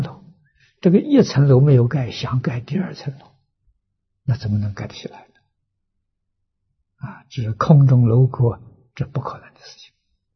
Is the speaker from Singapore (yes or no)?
no; China; 这个原因就是什么？我们中国人常讲的心浮气躁啊